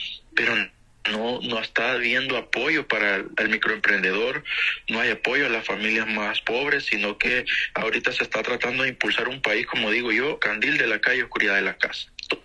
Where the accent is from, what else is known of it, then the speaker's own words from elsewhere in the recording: El Salvador; tenemos una gran responsabilidad con el país, como hermanos salvadoreños que somos